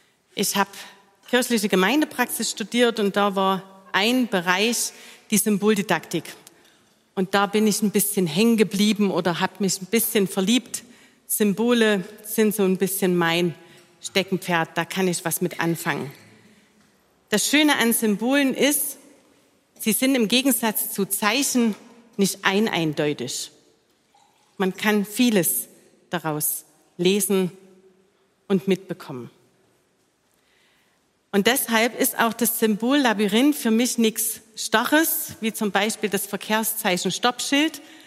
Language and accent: German; Saxony, Germany; Mein kleinen Akzent, der verrät, wo ich aufgewachsen bin. Und zwar im Erzgebirge.